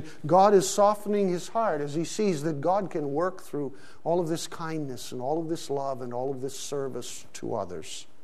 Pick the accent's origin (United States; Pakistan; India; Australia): Pakistan; Larkana, Sindh; I grew up in Pakistan. When I was 8 or 9 years of age, my brother and I were out riding our bikes on some of the dusty streets. We were living in a large city, the city of Larkana at that time.